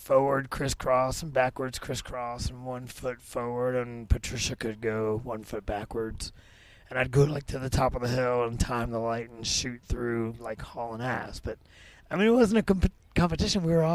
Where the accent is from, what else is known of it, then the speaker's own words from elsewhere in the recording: Miami, Florida, United States; now in Atlanta, United States; Yeah. Born and raised in Miami. My parents are born... my dad was born in Puerto Rico. My mom was born in New York. So I'm actually a New Yorkerican. Grew up in South Florida for the first 25